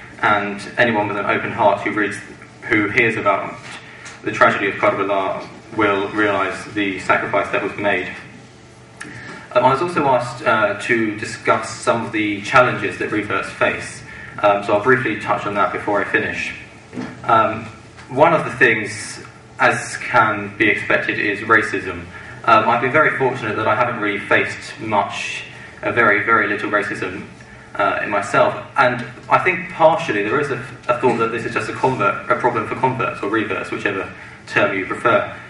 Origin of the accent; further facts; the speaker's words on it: England, United Kingdom; obviously I'm from England